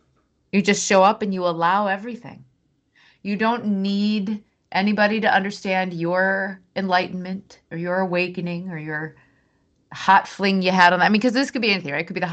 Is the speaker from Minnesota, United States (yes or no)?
yes; Minnesota, United States; And I grew up in Minnesota where you don't touch people, like we do now.